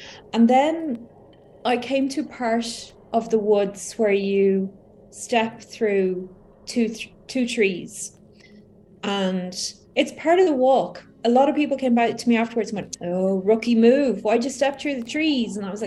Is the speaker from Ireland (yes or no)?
yes; Ireland; I'm from Ireland. I am 45.